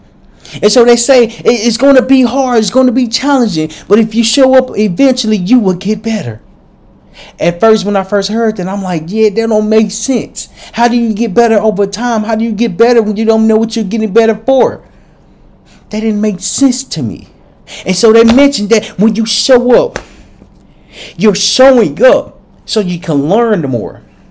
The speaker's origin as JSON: {"language": "English", "town": "Little Rock", "region": "Arkansas", "country": "United States", "said": "And so I'm from Little Rock, Arkansas. Back in Little Rock, Arkansas, we've never had MREs."}